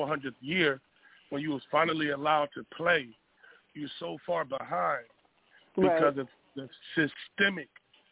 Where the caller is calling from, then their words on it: California, United States; I'm calling from California.